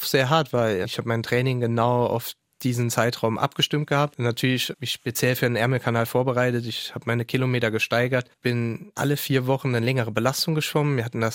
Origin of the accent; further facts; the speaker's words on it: Saarbrücken, Saarland, Germany; Ich bin ein Saarbrücker Bub, bin in Saarbrücken geboren.